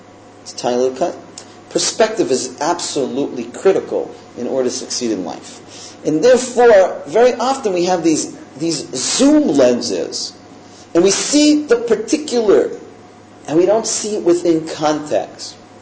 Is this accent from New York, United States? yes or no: yes; Manhattan, New York, United States; You have to understand, we're from Manhattan. We see lots of walls, I mean big walls, and very impressive walls